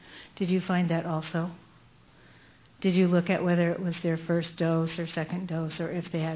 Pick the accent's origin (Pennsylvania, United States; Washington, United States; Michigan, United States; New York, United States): Washington, United States; Tacoma; from Tacoma, Washington.